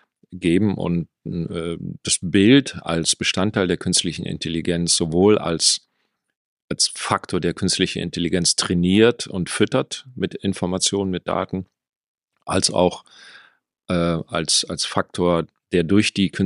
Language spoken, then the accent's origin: German; Rhineland, Germany; Ich komme hier aus dem Rheinland und hatte mich nach dem Studium beworben bei verschiedenen Unternehmen.